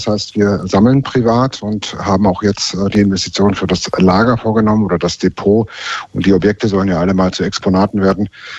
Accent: Berlin, Germany; Ich bin hier in Berlin groß geworden sozusagen ab 1993

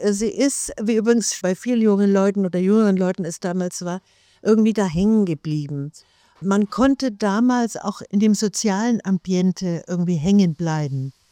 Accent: Herzogenaurach, Bavaria, Germany; Und ich komme aus Mittelfranken, wie gesagt aus Herzogenaurach. Und die nächste größere Stadt ist Erlangen, eine Universitätsstadt, wo ich auch, wie es auch im Buch steht, ins Gymnasium gegangen bin.

